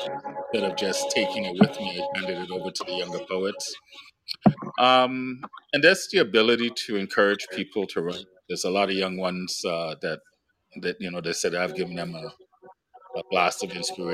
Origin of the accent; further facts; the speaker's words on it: Brooklyn, New York, United States; also born or lived in Trinidad and Tobago / Los Angeles / Washington, D.C. / Toronto; I was born in Trinidad and Tobago, grew up in Brooklyn, New York, and I've been in Los Angeles, D.C., and for the majority of my younger adult life, I've been in Toronto.